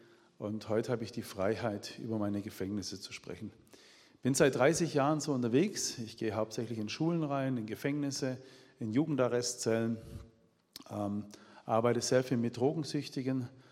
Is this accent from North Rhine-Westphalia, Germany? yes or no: no; Bopfingen, Baden-Württemberg, Germany; accent: Swabian; Ich habe gehört, dass jemand aus meiner Heimat da ist. Wer ist aus Bopfingen da?